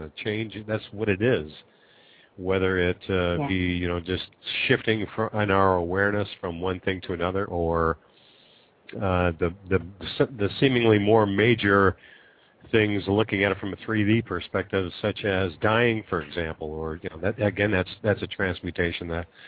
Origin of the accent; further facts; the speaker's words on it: United States; from America.